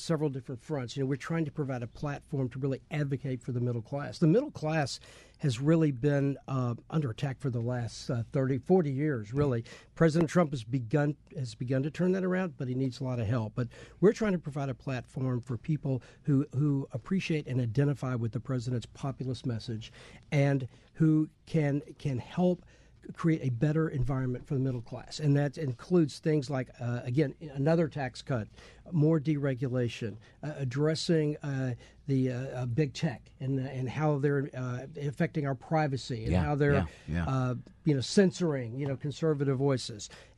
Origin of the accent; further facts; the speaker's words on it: Memphis, Tennessee, United States; I'm from Memphis, Tennessee.